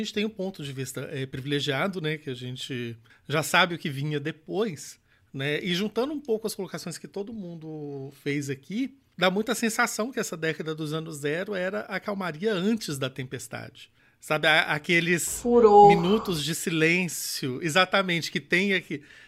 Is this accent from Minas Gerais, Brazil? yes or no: yes; Belo Horizonte, Minas Gerais, Brazil; sou de Belo Horizonte.